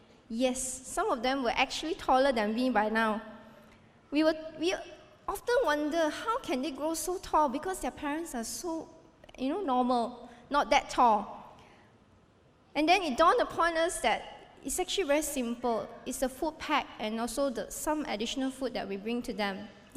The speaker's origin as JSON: {"language": "English", "country": "Malaysia", "said": "It's actually impossible, even for us as Malaysian."}